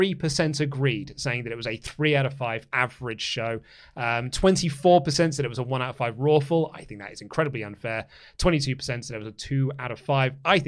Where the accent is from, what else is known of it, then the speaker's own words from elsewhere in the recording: Michigan, United States; I'm from Michigan!